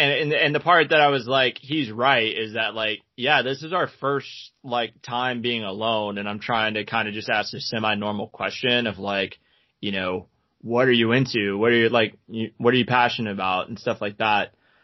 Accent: Charlestown, Massachusetts, United States; Yeah, I grew up in Charlestown. It's a suburb of Boston, right outside the Yod.

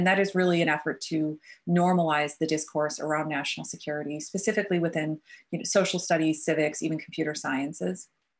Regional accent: Illinois, United States; And I'm originally from the Midwest. I returned to Illinois to work in what I guess I thought was international security.

